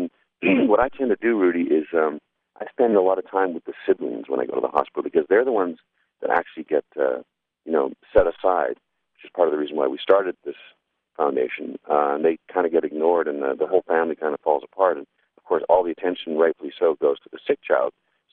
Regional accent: Victoria, British Columbia, Canada; 25 years ago now in my hometown of Victoria.

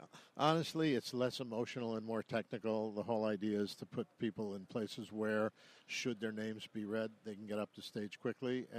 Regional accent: Cleveland, Ohio, United States; it was not something you ever think about when you're 10 years old and growing up in Cleveland, Ohio

